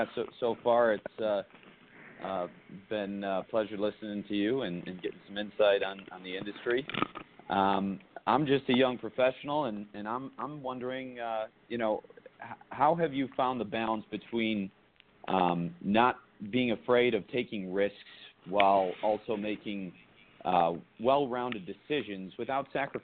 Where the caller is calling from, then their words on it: Las Vegas, Nevada, United States; I'm calling from Las Vegas, the D Las Vegas, to be specific.